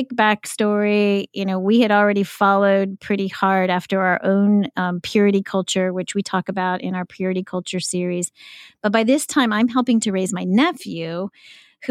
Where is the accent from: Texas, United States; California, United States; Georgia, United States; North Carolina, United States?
Texas, United States; El Paso; So way back in my hometown of El Paso, before I even joined Last Days Ministries, that's how much of a teenage fundamentalist I was.